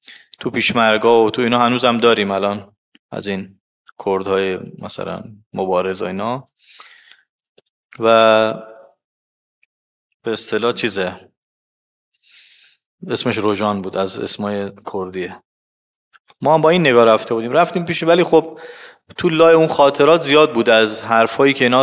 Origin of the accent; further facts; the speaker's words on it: Mashhad, Razavi Khorasan, Iran; گفتیم بچه مشهدیم.